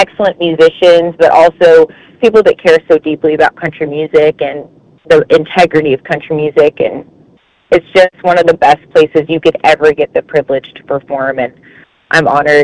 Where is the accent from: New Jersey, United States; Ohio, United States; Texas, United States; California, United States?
Texas, United States; I grew up, and I'm from Texas originally. My family had a ranch on the Oklahoma-Texas line, so I just grew up in the cattle business